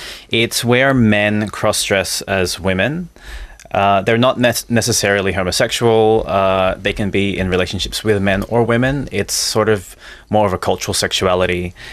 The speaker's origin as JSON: {"language": "English", "country": "Australia", "tie": "born there", "said": "I was born in Australia"}